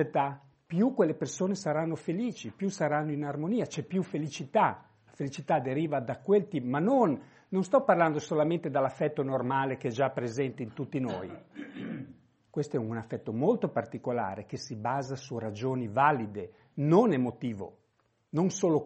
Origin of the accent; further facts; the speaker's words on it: India; Italian is a second language; io sono venuto dall'India. Vengo dall'India